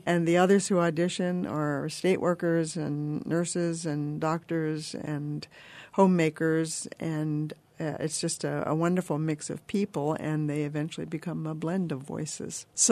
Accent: Pennsylvania, United States; now in Springfield, United States; I'm originally from the East Coast, near the Philadelphia area, where I was a singer for almost 24 years

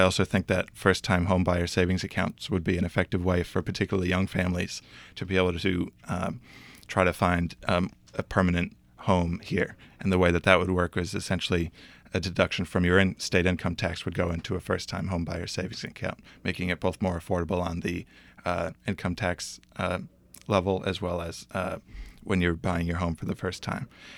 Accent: Falmouth, Massachusetts, United States; You know, I'm 29 years old. I grew up in Falmouth. I was an Eagle Scout.

